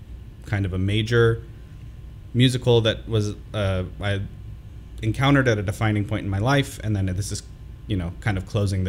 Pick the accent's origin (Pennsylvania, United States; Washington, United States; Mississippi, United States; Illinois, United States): Washington, United States; Seattle; I'm from the Seattle, Washington area